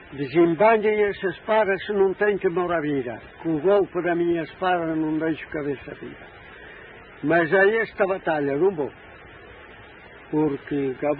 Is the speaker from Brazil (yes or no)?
no; Guadramil, Bragança, Portugal; born there; Nasci em Guadramir, dessa aldeia.